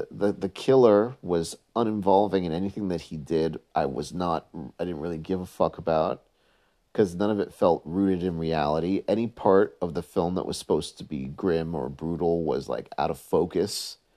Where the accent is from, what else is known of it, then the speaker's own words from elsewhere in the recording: New York City, New York, United States; I just say this because I grew up in New York City